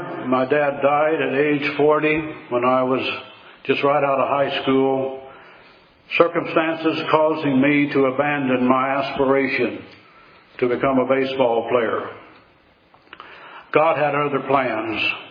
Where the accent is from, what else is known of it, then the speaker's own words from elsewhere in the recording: Missouri, United States; born there; I was born near Springfield, Missouri, in 1941. Grew up in a baseball family with my dad playing professional baseball for some 16 years.